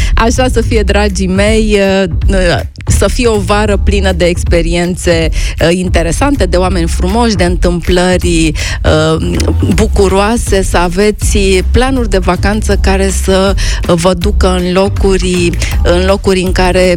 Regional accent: Câmpina, Prahova, Romania; born there; de unde m-am născut la Câmpina

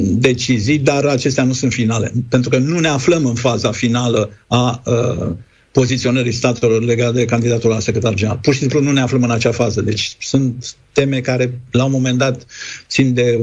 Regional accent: Romania; Ne-a insultat pe noi personal și pe noi ca români.

